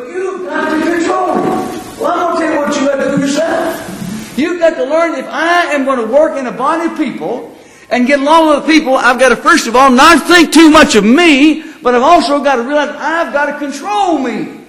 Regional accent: Louisville, Kentucky, United States; My wife and I we grew up in Louisville, Kentucky, and spent a lot of our time down here when we were teenagers.

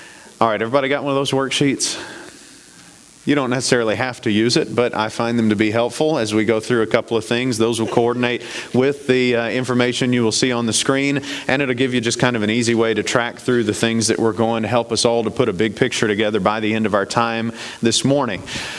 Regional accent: Nashville, Tennessee, United States; I was blown away by this because I'm from Nashville. No one says this in Nashville.

